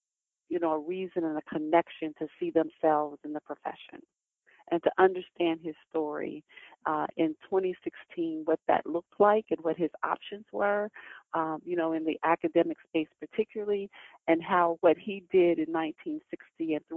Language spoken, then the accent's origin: English; Jackson, Mississippi, United States; Jackson, Mississippi, where he helped to establish the chemistry department at Tougaloo College, right, my hometown.